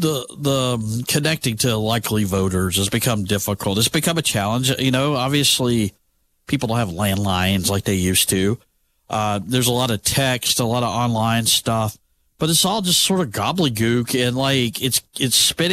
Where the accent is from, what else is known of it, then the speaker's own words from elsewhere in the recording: Birmingham, Alabama, United States; I mean, growing up in the Birmingham suburbs